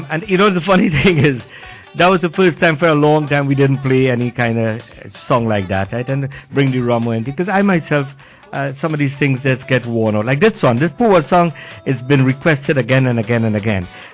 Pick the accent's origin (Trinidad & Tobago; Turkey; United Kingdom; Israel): Trinidad & Tobago; I believe I am from a community that is a cosmopolitan, and I reflect that. I'm from Trinidad. I reflect that.